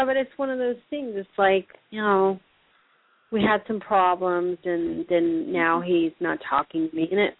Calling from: California, United States; I'm calling from California.

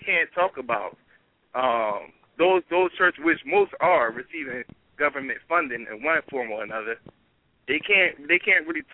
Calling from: Philadelphia, Pennsylvania, United States; I'm calling from Philadelphia.

